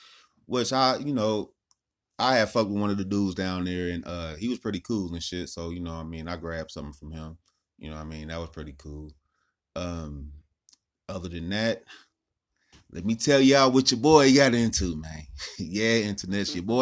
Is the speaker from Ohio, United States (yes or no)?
yes; Ohio, United States; And I tell him, like, I'm from Ohio.